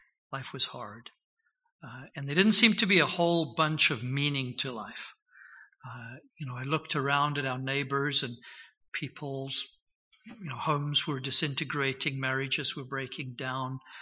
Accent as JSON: {"language": "English", "country": "South Africa", "tie": "born there", "said": "I was born in South Africa. I was not born into a situation where there was a lot of religious influence, certainly not Christian influence in my early life."}